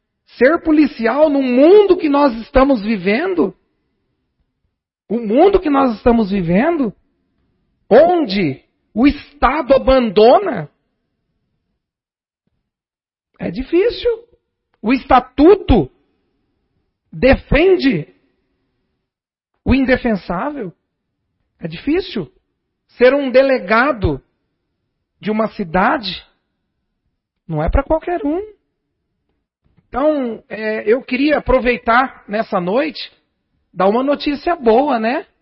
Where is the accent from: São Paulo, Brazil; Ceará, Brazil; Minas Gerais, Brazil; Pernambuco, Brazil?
São Paulo, Brazil; Garça; born there; Sou nascido em Garça